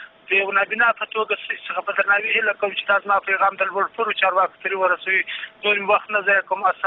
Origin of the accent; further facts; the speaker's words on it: Kandahar, Afghanistan; زه د کندهار ولایت یو تن